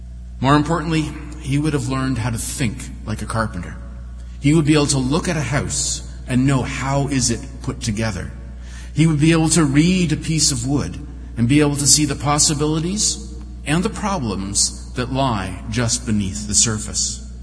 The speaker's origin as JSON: {"language": "English", "town": "Carleton Place", "region": "Ontario", "country": "Canada", "tie": "born or raised there", "said": "I grew up in Carleton Place, and my father was the minister at the United Church there."}